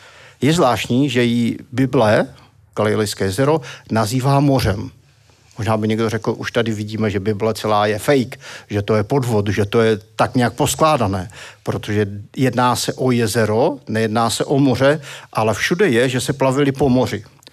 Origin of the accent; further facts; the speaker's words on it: Zlín Region, Czechia; já jsem narozený v březnu, já jsem Valach